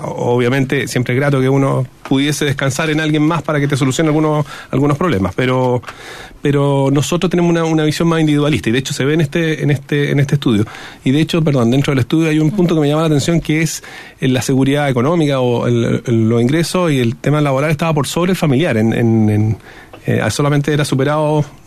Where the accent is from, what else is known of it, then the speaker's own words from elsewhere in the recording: Chile; Nosotros como chilenos ya tenemos más metido en la cabeza el que yo y mi esfuerzo es quien me va a premiar.